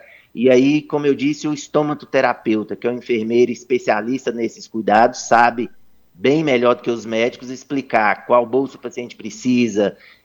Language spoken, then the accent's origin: Portuguese; Belo Horizonte, Minas Gerais, Brazil; Aqui, eu sou de Minas Gerais, aqui em Belo Horizonte a gente tem um grupo muito forte